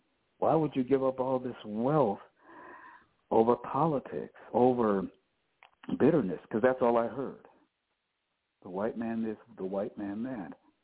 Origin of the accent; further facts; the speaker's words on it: Cleveland, Ohio, United States; I got jobs and did well in jobs that I could never get, even in my hometown of Cleveland.